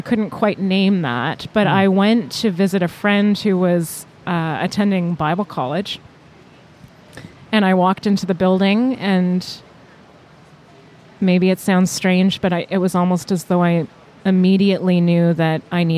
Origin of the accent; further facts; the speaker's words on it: Toronto, Ontario, Canada; I was born in Toronto. I was raised in North Toronto, which for most people would be considered a fairly affluent area of the city.